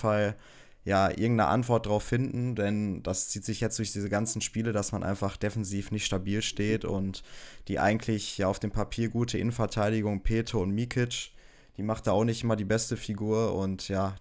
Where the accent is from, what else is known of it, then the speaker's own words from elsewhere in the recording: Essen, North Rhine-Westphalia, Germany; kann ich als Essener sagen